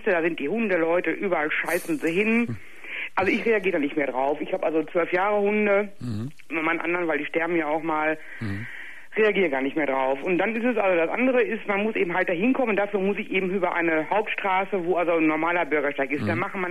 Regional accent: Gelsenkirchen, North Rhine-Westphalia, Germany; ich komme aus Gelsenkirchen.

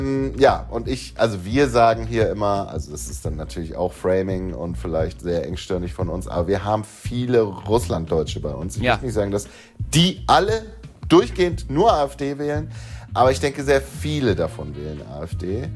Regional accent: East Germany, Germany; born there; ich komme aus diesem Stadtteil, der blau ist, und ich bin gebürtiger Ossi.

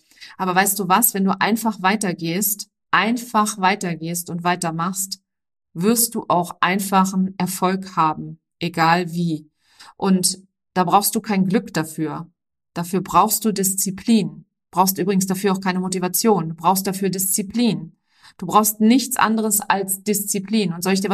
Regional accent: Saarland, Germany; auf dem Land im Saarland, wo ich aufgewachsen bin

